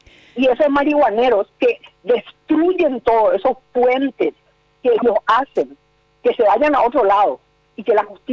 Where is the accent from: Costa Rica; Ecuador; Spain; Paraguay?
Paraguay